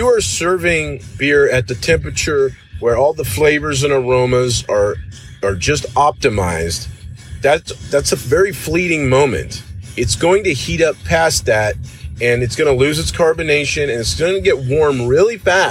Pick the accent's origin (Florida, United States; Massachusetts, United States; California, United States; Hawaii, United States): California, United States; Cold beverages are refreshing, especially if you're born and raised in California like me.